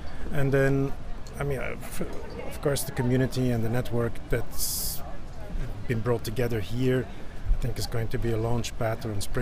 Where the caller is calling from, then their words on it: Belgium; I'm coming in from Belgium.